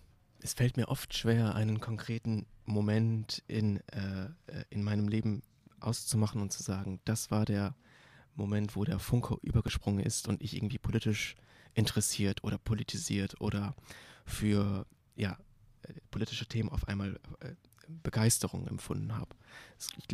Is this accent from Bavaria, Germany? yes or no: no; Bochum, North Rhine-Westphalia, Germany; Seit letztem Jahr bin ich zurück in meine Heimat, wieder in Bochum